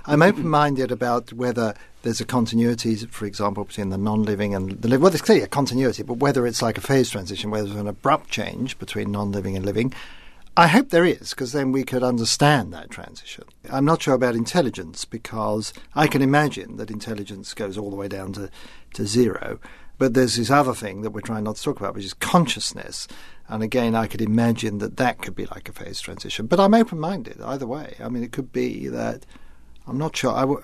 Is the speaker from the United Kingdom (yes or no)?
yes; London, United Kingdom; my growing up in London in the immediate post-war years, where it was really, really boring.